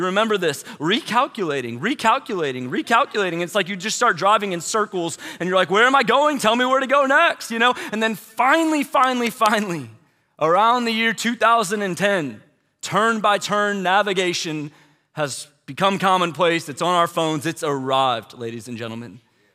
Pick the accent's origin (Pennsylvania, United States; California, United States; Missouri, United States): Missouri, United States; St. Louis; I grew up in St. Louis, and so we would vacation most summers from St. Louis, and we'd drive to Florida.